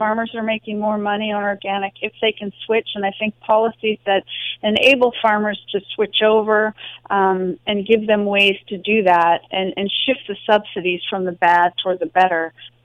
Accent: Boston, Massachusetts, United States; I grew up in New England in Boston, and it seemed like it was very much a cultural thing.

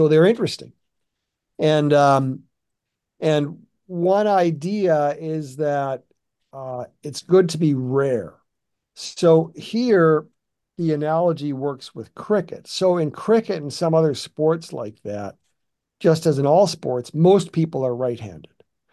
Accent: Western Canada, Canada; growing up in Western Canada, people do play cricket.

